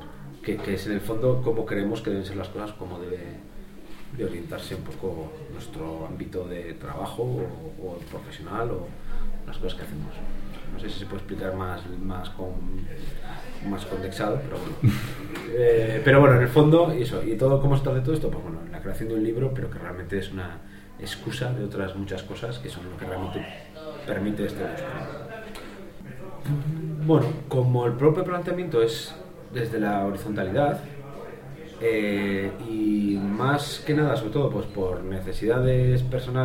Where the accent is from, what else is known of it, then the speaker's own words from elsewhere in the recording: Bilbao, Basque Country, Spain; vengo de Bilbao.